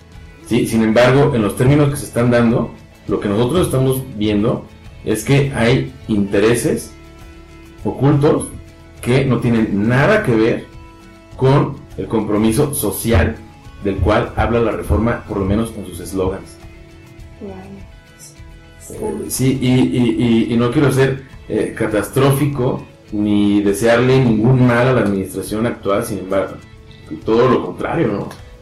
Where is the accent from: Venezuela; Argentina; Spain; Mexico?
Mexico; como mexicano que me ha tocado vivir cambios significativos en mi país